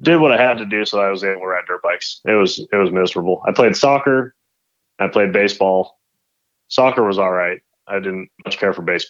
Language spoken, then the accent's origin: English; Plainville, Massachusetts, United States; now in Gardnerville, United States; So honestly, where I grew up in Massachusetts was called Plainville.